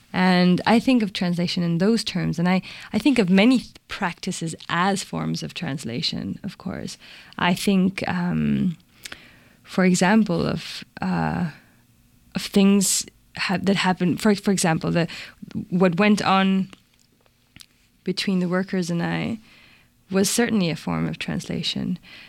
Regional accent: Mexico City, Mexico; first language Spanish; English is a second language; to inhabit my mother tongue, to make it really my mother tongue, but also at the same time to inhabit Mexico City in a deeper way, because I had never really lived in my own city. So it had to be written in Spanish

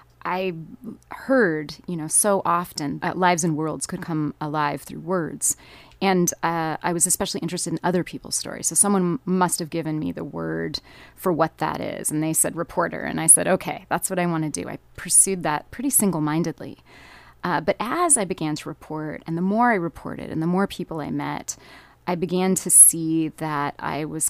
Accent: Tacoma, Washington, United States; now in Portland, United States; I'm from Tacoma, Washington, mm-hmm. originally.

